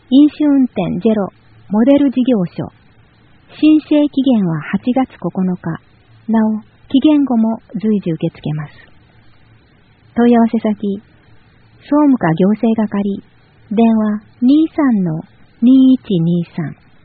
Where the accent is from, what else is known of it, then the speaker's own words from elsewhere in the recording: Dalian, Liaoning, China; Japanese is a second language; moved away as an adult; now in Japan; 今回は私のふるさと大連のイベントを紹介します。